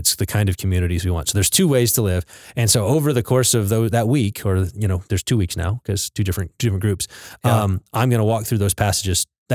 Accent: Midland, Texas, United States; Yeah, I grew up in West Texas in a little town called Midland.

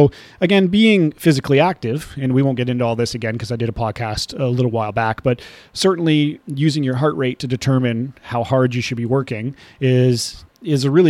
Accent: Chatham, Ontario, Canada; Here in Chatham, Ontario, which is southwestern Ontario, my hometown

